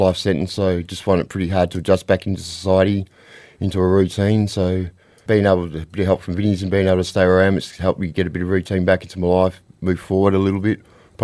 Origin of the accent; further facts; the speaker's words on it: Western Australia, Australia; now in Adelaide, Australia; WA. So I've only been over here for about the last 12 months.